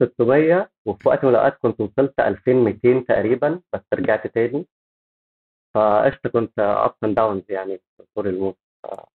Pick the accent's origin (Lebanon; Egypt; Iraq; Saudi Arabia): Egypt; إحنا عندنا في مصر زمان كانت المواقع بتعمل حاجات زي الفانتسي كده